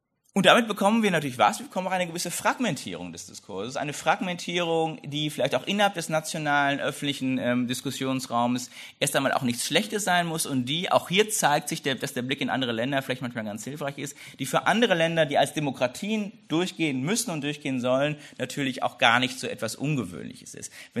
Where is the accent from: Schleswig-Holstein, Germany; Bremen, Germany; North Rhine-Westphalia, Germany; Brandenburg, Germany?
North Rhine-Westphalia, Germany; Bochum; wie meine Heimatstädte, ich komme aus Bochum